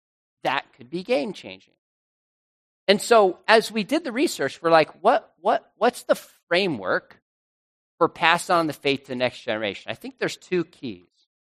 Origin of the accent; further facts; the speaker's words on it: Julian, California, United States; I grew up in Julian in the mountains of San Diego, if you've ever been there, famous for pies.